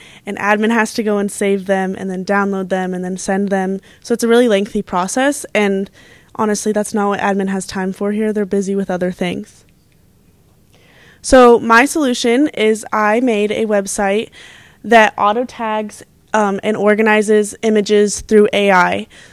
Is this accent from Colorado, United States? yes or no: yes; Denver, Colorado, United States; I'm from Denver, Colorado, and I'm on the women's soccer team here at Dominican